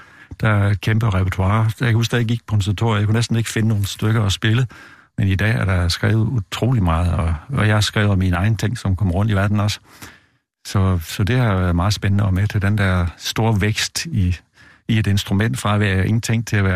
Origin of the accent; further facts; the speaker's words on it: Odense, Region of Southern Denmark, Denmark; jeg kommer fra Odense, så har jeg lige været i København i dag